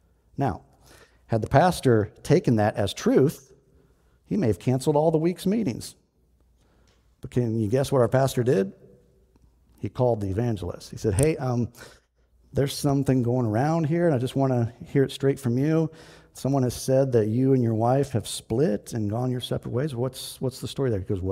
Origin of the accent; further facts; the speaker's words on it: Cordon, Iowa, United States; when I was a kid, growing up in Cordon Bible Church down in Cordon, Iowa